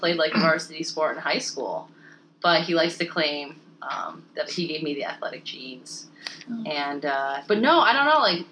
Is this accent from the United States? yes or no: yes; Rochester, United States; So I grew up in Rochester, big family, always wanted to head west.